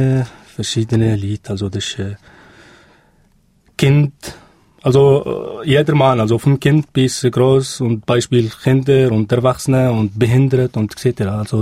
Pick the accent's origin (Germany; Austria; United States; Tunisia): Tunisia; South Tunisia; German is a second language; ich komme aus Tunesien, ganz genau aus Südtunesien.